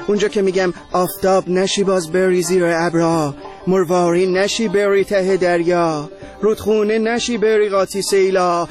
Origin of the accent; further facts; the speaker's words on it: Iran; moved away; من خودم توی 6 ماهی که از ایران بیرون اومدم